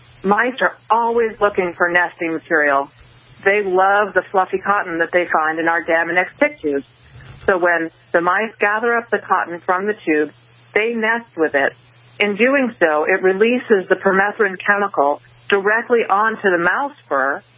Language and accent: English; New England, United States; When I grew up in New England and always understood that there was a scare and potential of ticks, of deer ticks and Lyme disease